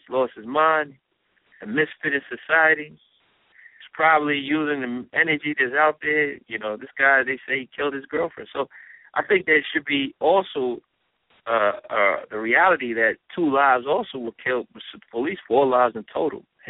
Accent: Brooklyn, New York, United States; Two police officers was executed in Brooklyn. My hometown, place where I do the broadcast from, in Davison.

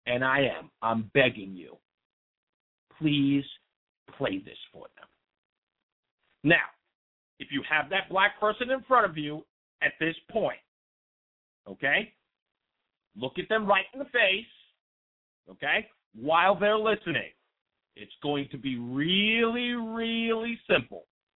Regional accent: New York City, New York, United States; I am a black man. I am from the hood. I'm from Hollis, Queens. I lived in a single-parent household.

